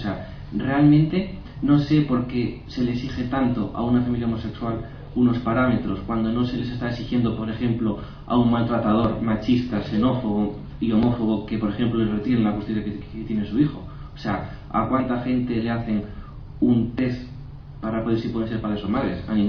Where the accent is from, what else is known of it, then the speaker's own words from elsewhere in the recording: Galicia, Spain; en el tema de queremos galego, por ejemplo, un caso para tirar más para mi tierra.